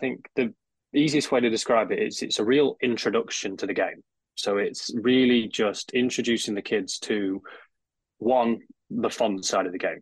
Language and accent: English; Ashby de la Zouch, East Midlands, United Kingdom; now in United States; So I grew up in England. So I grew up in a small town called Ashby de la Zouche, just outside of Leicester. So if you put a pin in the middle of a map of England, you can't be too far away.